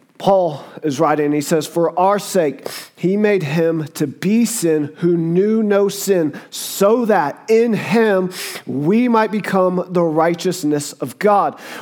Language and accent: English; the South, United States; accent: Southern; I'm from the South. Like, everybody's like, where's that accent from? I'm like, it's called the South, baby.